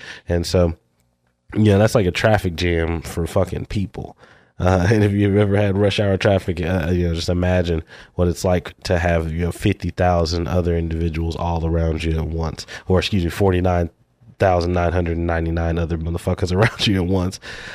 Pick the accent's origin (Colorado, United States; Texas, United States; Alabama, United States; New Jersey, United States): Texas, United States; Houston; And I hate to say that it was a venue in my home state, you know, a venue out there in Houston, Texas.